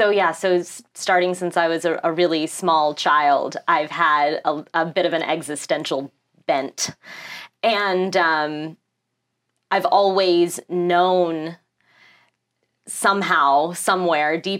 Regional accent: Tulsa, Oklahoma, United States; because I grew up in Tulsa, Oklahoma, so that was really the only basis of a representation of spirituality.

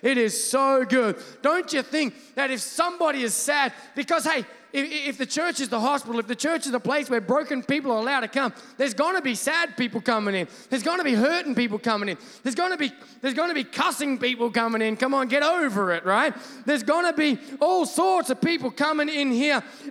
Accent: Australia; I'm not British, if you're wondering, by the way. I'm Australian. It's like Britain, but way better.

